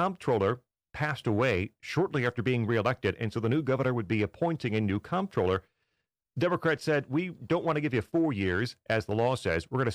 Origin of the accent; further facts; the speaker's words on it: Illinois, United States; From my home state, where I was born and bred, Illinois, this was just, this was 4 years ago.